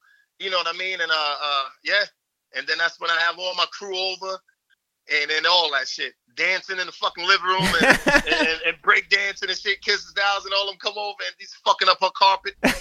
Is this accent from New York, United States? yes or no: yes; Yonkers, New York, United States; Yonkers, New York is not too far from Mount Vernon. It's in Westchester.